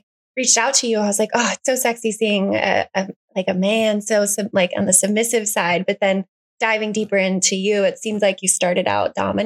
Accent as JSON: {"language": "English", "region": "Illinois", "country": "United States", "said": "You're a Midwest boy like me. I'm from Illinois."}